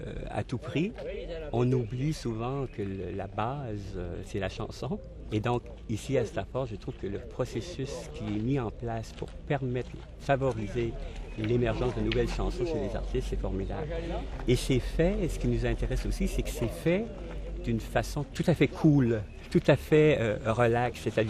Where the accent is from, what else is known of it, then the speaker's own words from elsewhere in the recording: Acadia, Canada; faire chez nous en Acadie un atelier